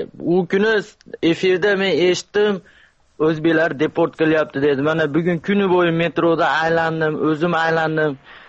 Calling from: Moscow, Russia; Men Moskvadanman.

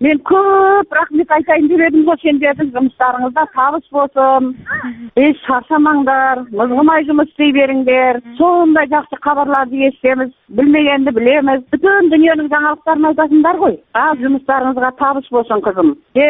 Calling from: Kazakhstan; Men Qozog'istondanman o'zim.

